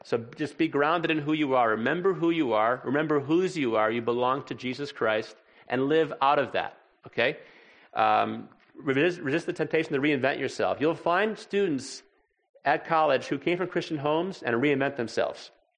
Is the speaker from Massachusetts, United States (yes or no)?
no; Illinois, United States; I grew up in Illinois. A lot of my friends went to Champaign-Urbana.